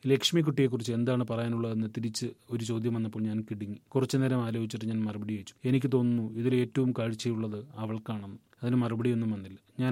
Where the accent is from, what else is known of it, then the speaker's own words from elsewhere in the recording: Thrissur, Kerala, India; അരുൺ ആലപ്പുഴക്കാരനാണ്, ഞാൻ തൃശ്ശൂരുകാരിയും. രണ്ടിടത്തെയും പാചക രീതികൾ വ്യത്യസ്തമാണ്.